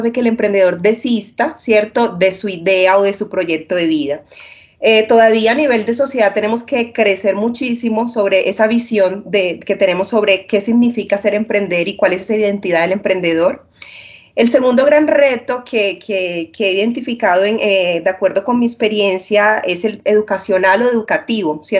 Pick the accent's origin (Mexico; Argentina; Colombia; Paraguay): Colombia; lo que hace sentido para mí como emprendedora colombiana, mujer de 33 años